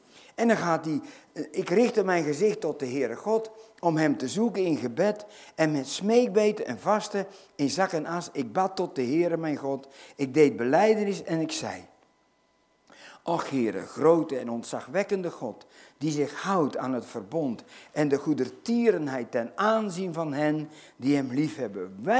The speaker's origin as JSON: {"language": "Dutch", "country": "Netherlands", "said": "En ik ben ook een Nederlander."}